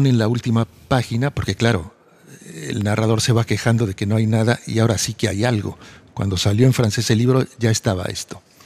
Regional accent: Mexico; also born or lived in Mexico City; mis hermanos y yo nacimos en México, pero vivíamos en un contexto tremendamente catalán, del que yo me di cuenta cuando salimos de ahí y fuimos a vivir a la Ciudad de México.

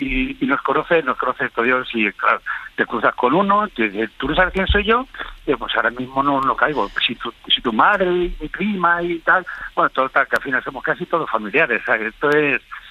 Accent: Valencian Community, Spain; yo soy valenciano, pero en este momento estoy en Ciudad Real

